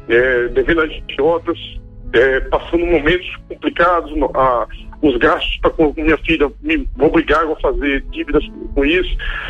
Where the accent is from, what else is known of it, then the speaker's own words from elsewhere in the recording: Recife, Pernambuco, Brazil; now in Brasília, Brazil; minha mãe é de Recife, eu sou de Recife também, mas estou em Brasília, tá, nesse momento